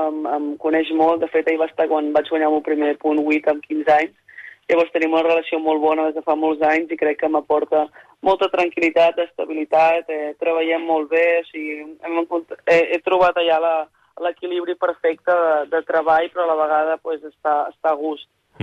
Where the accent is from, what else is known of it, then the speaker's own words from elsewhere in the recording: Catalonia, Spain; soc d'allà, m'he criat a Catalunya